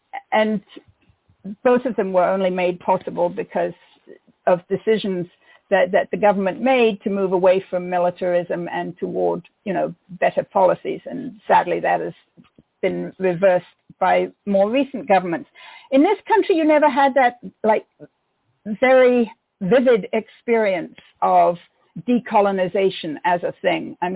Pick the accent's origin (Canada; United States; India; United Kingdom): United Kingdom; England; I grew up in England in the 1950s and 1960s, the era of decolonization